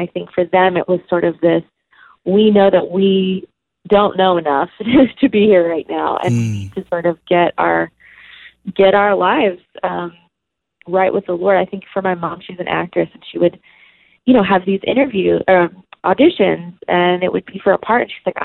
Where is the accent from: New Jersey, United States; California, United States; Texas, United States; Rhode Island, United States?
New Jersey, United States; also born or lived in Manhattan / Orlando; So I was born in New York, but I only lived there for a couple of years. So most of my growing up was split between New Jersey, about an hour from the city, and then Orlando.